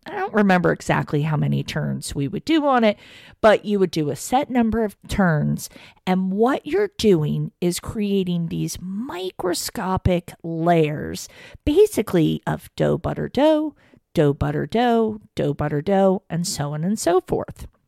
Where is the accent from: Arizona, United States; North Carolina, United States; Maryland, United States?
Maryland, United States; Frederick; my hometown is where the bulk of the listeners are coming from in Frederick, Maryland.